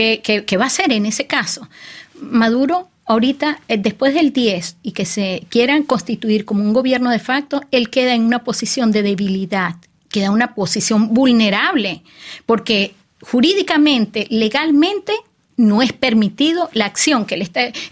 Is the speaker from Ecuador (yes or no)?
no; Venezuela; Estamos claros como venezolanos, ¿no?